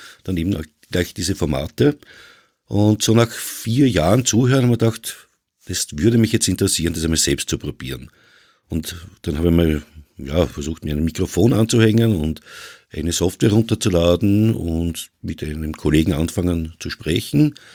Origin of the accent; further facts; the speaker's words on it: Vienna, Austria; das beschreibt uns wunderbar als Wiener